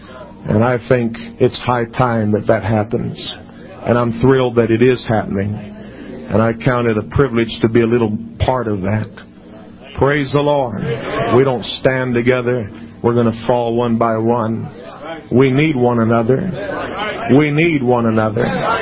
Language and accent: English; Brazil; We grew up in Brazil on the mission field, and we both fala português.